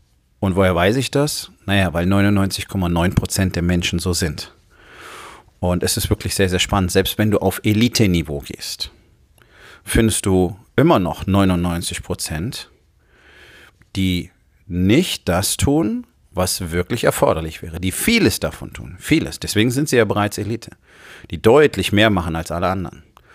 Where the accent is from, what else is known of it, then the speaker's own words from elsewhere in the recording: Rhineland, Germany; Und im Rheinland, wo ich groß geworden bin, in guten Teilen meiner Jugend